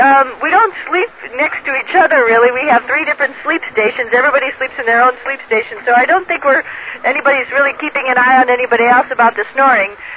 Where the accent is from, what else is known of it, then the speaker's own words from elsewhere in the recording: United States; Specifically in my home country, the United States, there's fires in Georgia